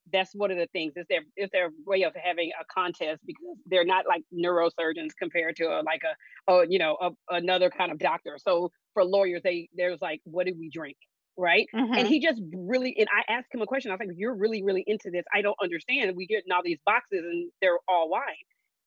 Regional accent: Houston, Texas, United States; And at that time, I was living in Houston. So I'm from Houston.

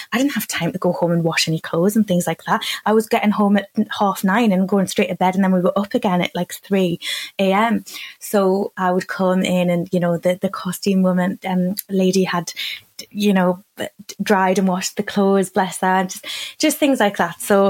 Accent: Newcastle, North East England, United Kingdom; growing up in Newcastle, yes. So I'm from a single parent family. Every time I go back to Newcastle, I appreciate it more, is what I wanted to say.

